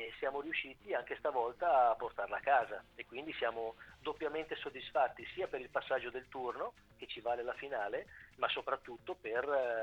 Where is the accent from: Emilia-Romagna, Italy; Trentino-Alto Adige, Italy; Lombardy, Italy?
Lombardy, Italy; Milan; Io sono milanese, sì.